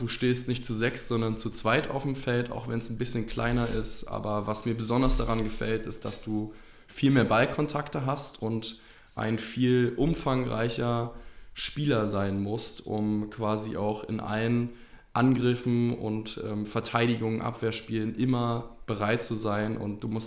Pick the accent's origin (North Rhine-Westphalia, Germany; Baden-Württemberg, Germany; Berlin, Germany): Berlin, Germany; Ich komme also eigentlich gebürtig aus Berlin, lebe da auch oder habe da viele Jahre gelebt und dann in Potsdam nebenbei studiert